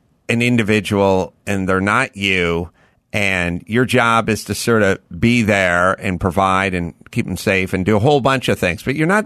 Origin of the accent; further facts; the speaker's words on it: North Hollywood, California, United States; North Hollywood.